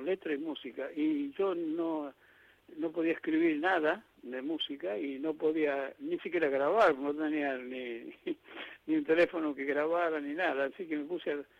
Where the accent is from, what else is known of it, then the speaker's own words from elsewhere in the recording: Chuquis, La Rioja, Argentina; una orquesta que es del departamento Castro Barro. Sí. Donde está mi pueblo, donde está Chuquis.